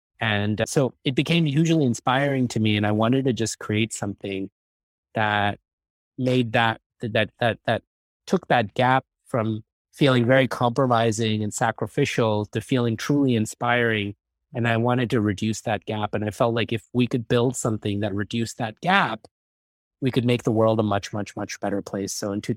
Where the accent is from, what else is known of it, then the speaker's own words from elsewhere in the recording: New York City, New York, United States; growing up in New York City, it was like my food pyramid was basically like a big slice of pizza.